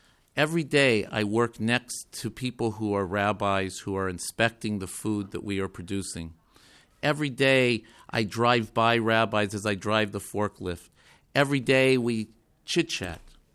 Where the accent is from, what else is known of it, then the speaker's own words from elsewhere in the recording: Nebraska, United States; Only one other state, my home state of Nebraska, has such a bill.